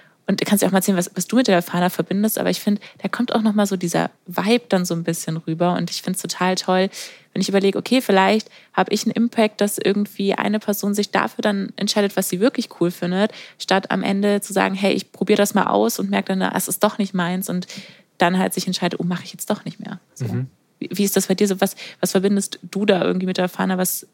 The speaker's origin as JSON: {"language": "German", "region": "Southern Germany", "country": "Germany", "lives_now": "Lüneburg, Germany", "said": "ich komme ja eigentlich aus Süddeutschland, aber finde es ja so, okay, nach dem Studium gehe ich zurück, wo ich eigentlich herkomme."}